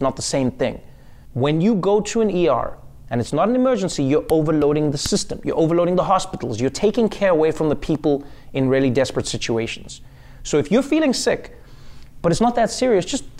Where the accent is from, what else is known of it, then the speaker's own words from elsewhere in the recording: Canada; Yes, I'm Canadian.